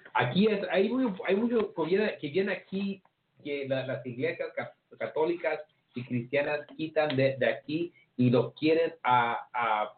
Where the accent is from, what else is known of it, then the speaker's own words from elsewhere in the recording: Mexico; now in United States; Somos ciudadanos aquí en Estados Unidos, pero también somos que mexicanos, ¿verdad?